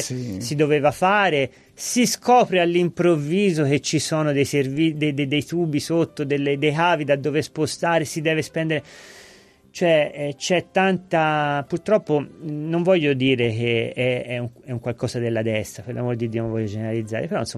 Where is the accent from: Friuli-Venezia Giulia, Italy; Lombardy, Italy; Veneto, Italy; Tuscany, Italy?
Tuscany, Italy; San Giovanni Valdarno; Io vengo da San Giovanni Valdarno, ha un problema di centro storico, ha un problema di sicurezza anche San Giovanni.